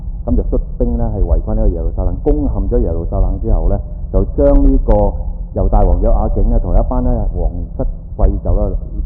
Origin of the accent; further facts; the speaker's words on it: Hong Kong; 作為一個香港人咧，嗰個身份好尷尬。你話你係香港人咧，又唔係喎；你話英國人又唔係，話中國人又唔係，咁應該叫我哋咩人咧？